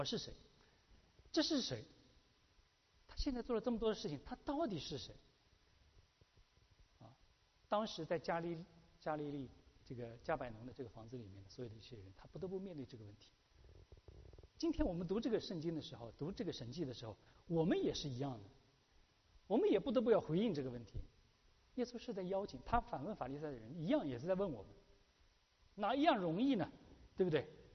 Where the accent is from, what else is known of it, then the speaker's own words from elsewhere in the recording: China; 这个是就像连我们中国人都说了欠债还债，对不对？